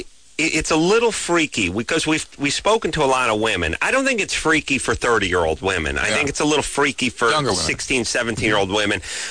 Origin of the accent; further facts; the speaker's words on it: California, United States; I grew up in the Valley. Everybody I know lived in some, you know, one-bedroom dump in Van Nuys.